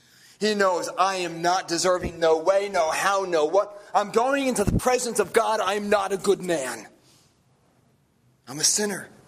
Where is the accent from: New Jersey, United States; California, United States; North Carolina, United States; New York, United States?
New Jersey, United States; I'm from New Jersey